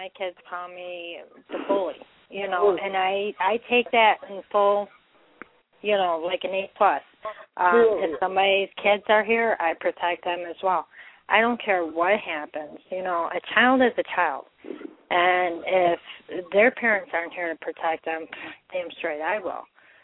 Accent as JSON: {"language": "English", "town": "Harvey", "region": "Illinois", "country": "United States", "tie": "born or raised there", "said": "I grew up in Harvey."}